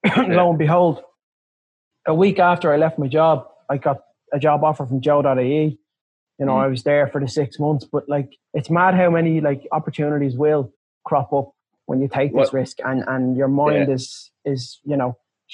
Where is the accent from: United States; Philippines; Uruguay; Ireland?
Ireland; Leinster; But I get it because I'm from North County Dublin. My family are from Dunycarney, Whitehall area. That's my dad's side, you know.